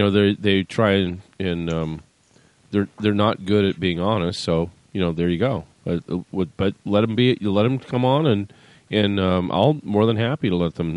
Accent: California, United States; And I'm speaking as a Californian, and why we're doing all of New California.

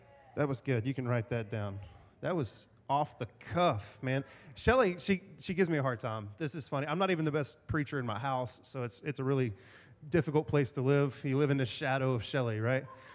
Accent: Texas, United States; And so we've probably all at least heard of this, especially growing up in East Texas.

